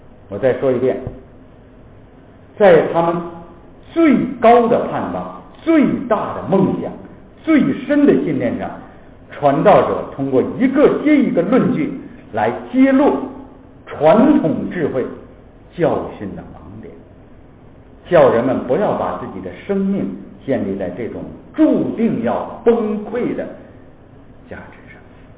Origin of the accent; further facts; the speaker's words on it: Zhejiang, China; 特别是我们浙江人还比较殷勤一点